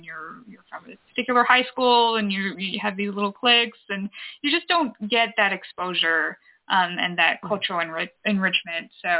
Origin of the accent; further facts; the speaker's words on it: Citrus Heights, California, United States; also born or lived in Michigan; now in Reno, United States; I was born in Michigan, and then we, you know, moved to Citrus Heights, California, which is kind of near Sacramento. And so I was there until about, you know, sixth grade, and then I came to Reno.